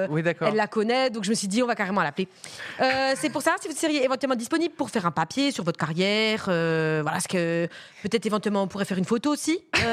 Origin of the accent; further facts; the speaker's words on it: Grand Est, France; Je suis de l'Alsace, hein, rédactrice.